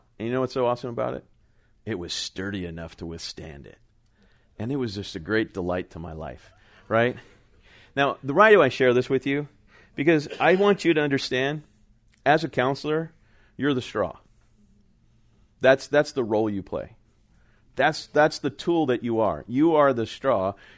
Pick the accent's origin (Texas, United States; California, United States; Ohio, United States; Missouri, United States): California, United States; moved away; as growing up in California, barbecue is a verb, right? But then I moved to the South, and barbecue is a noun